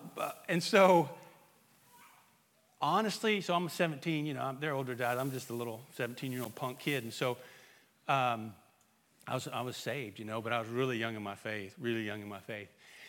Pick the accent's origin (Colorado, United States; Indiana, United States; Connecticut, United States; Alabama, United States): Indiana, United States; Indianapolis; I grew up in Indianapolis. My parents still live there